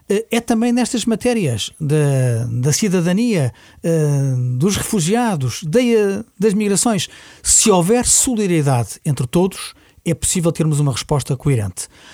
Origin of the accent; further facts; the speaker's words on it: Portugal; Quer dizer, nós somos portugueses.